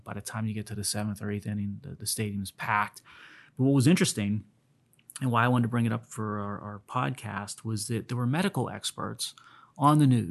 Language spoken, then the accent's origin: English; Pittsburgh, Pennsylvania, United States; They're second in my heart only to my hometown Pirates.